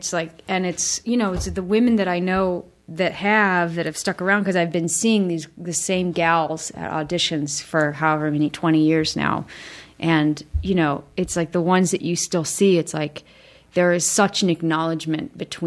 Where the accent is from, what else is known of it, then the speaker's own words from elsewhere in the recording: Michigan, United States; and I was from Michigan and just felt so lucky to be there.